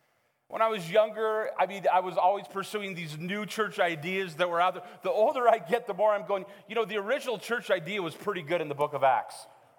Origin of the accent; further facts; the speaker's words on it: Missoula, Montana, United States; also born or lived in Helena; when I grew up in Missoula and we travel up in the summers for camp, loved camp. Lived in Helena and we traveled for camp, loved camp.